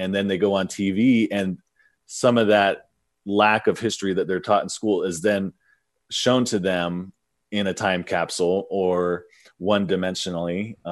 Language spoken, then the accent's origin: English; Nevada, United States; because I am from Nevada. I'm from the West.